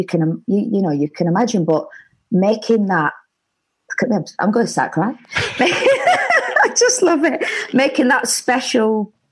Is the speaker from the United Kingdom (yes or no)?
yes; Bolton, North West England, United Kingdom; But as well, I grew up in Bolton, and we had two sort of pubs that you went to.